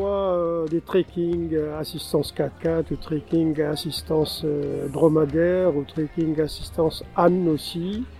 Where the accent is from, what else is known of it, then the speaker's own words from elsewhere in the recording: Niger; Oui, je viens du nord du Niger, dans le Sahel, exactement, où sont mes parents encore nomades.